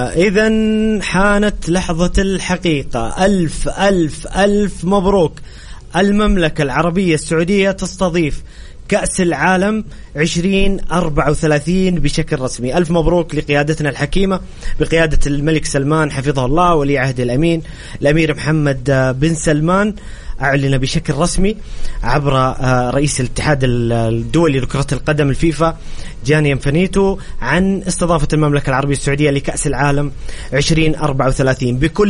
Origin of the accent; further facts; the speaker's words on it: Egypt; لقد تشرفنا اليوم كمصريين وعرب